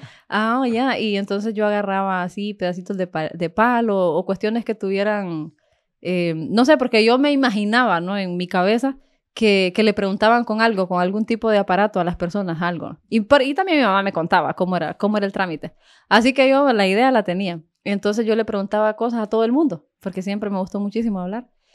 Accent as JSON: {"language": "Spanish", "town": "Omoa", "region": "Cortés", "country": "Honduras", "tie": "born or raised there", "said": "yo vengo de un lugar en donde tampoco había luz eléctrica cuando yo, pues, en mi infancia y eso, en mi adolescencia. Vengo de un sector de Omoa, Puerto Cortés. Yo soy de la costa, de las bellas playas."}